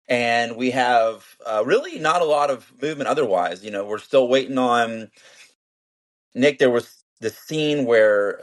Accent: Germany; English is a second language; I can always claim that I grew up in Germany. It's not my first language.

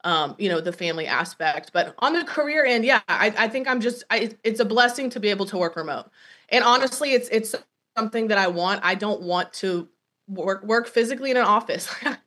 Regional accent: North Carolina, United States; I would have never in a million years even wanted to visit, because I knew nothing about it growing up in North Carolina.

